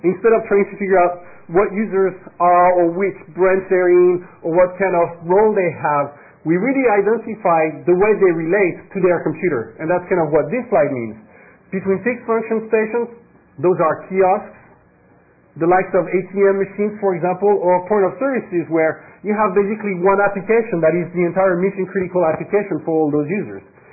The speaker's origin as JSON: {"language": "English", "country": "France", "accent": "French", "second_language": "English", "said": "I am French, so I apologize in advance for my accent."}